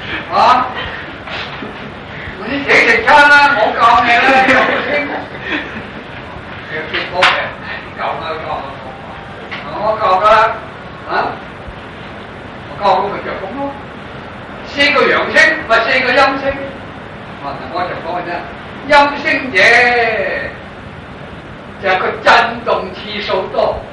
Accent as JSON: {"language": "Cantonese", "town": "Guangzhou", "region": "Guangdong", "country": "China", "accent": "Guangzhou Cantonese", "said": "凡係都北平話冇 A 字尾噶嘛，凡我哋廣州話 A 字尾"}